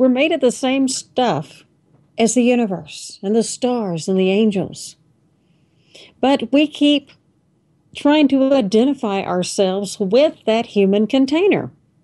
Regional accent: Texas, United States; And, you know, I'm also a sixth generation Texan.

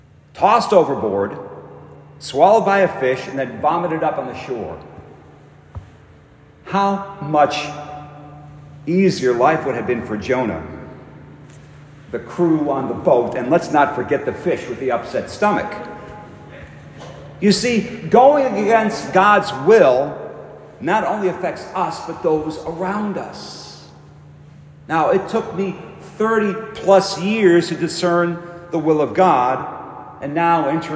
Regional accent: Euclid, Ohio, United States; I was born in Euclid. I attended Euclid High School.

